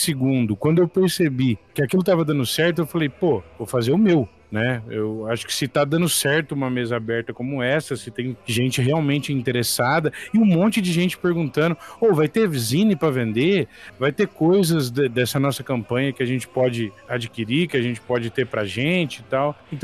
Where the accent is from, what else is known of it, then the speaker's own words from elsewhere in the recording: Bebedouro, São Paulo, Brazil; Eu sou de Bebedouro, uma cidade do interior de São Paulo, cidadezinha pequena na região de Ribeirão.